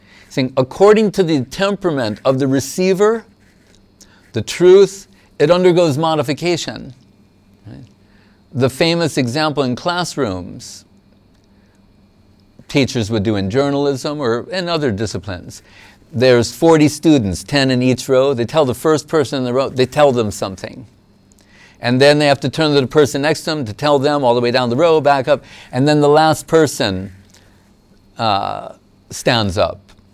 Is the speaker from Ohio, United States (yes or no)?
no; New York, United States; found interesting since I was a teenager, as we mentioned before, growing up in New York, reading Bhagavad Gita